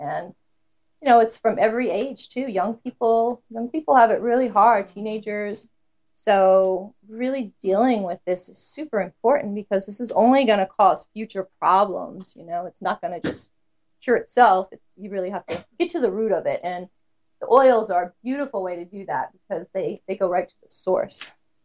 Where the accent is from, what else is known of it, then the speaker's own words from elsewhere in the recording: Louisiana, United States; Yeah, maybe it's a Southern thing, you know, because I grew up in Louisiana, but we always had tons of cloves.